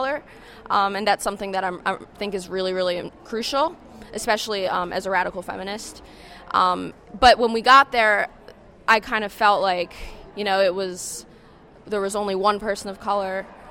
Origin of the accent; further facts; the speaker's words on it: Philadelphia, Pennsylvania, United States; I'm from Philadelphia.